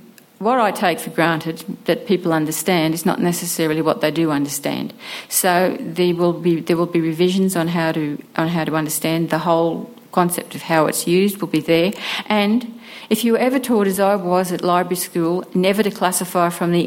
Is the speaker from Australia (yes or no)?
yes; Australia; so I'm Australian.